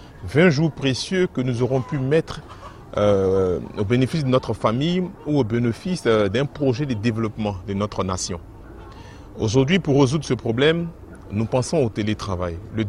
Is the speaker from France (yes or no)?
no; Côte d’Ivoire; informaticien de formation. Je viens de la Côte d'Ivoire